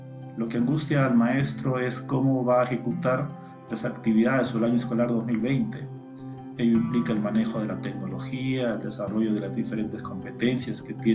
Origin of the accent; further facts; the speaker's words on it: Huaraz, Ancash, Peru; me encuentro en Huaraz, soy natural de Huaraz, también maestro acá